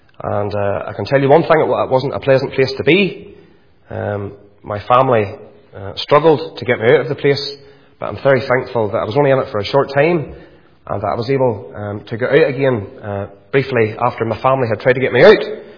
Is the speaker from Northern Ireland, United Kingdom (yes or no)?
yes; Randallstown, Northern Ireland, United Kingdom; As a young boy, I was brought up in Randallstown Free Presbyterian Church. I went along with my granny and granda for years.